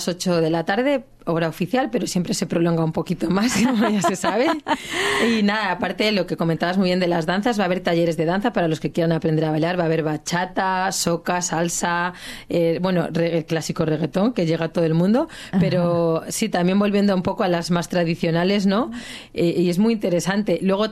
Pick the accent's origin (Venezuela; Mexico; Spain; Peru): Spain; now in Australia; llevo apenas 2 años que vengo de España